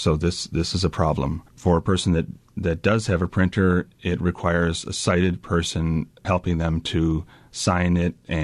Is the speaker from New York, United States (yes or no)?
yes; East Aurora, New York, United States; Well, I grew up in East Aurora. I graduated from high school in 1987.